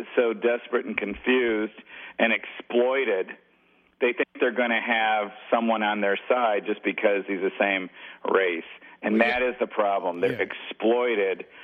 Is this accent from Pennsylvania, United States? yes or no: no; Detroit, Michigan, United States; Well, I'm from Detroit